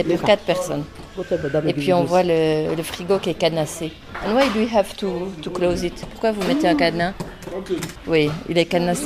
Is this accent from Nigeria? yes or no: yes; Nigeria; French is a second language; moved away as an adult; now in Switzerland; je viens du Nigeria, je parle le Shakiri et je suis en Suisse depuis 2 mois.